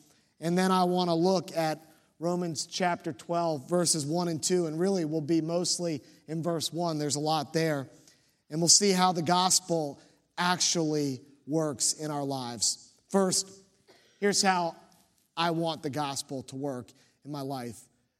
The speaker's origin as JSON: {"language": "English", "town": "Virginia Beach", "region": "Virginia", "country": "United States", "said": "Now, I was a little nervous about this, because I'm from Virginia Beach, and there are a lot of rules that we have about your behavior."}